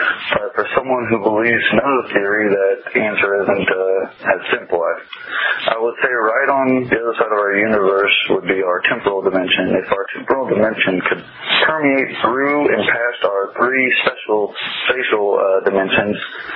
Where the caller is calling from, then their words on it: Illinois, United States; I'm calling from Combs, Illinois.